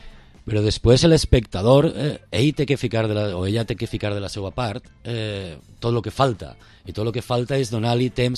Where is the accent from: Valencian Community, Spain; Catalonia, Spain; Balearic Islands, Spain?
Valencian Community, Spain; Vila-real; mon pare és de Castelló, ma mare és de Vila-real, jo sóc de Vila-real, jo nascut així.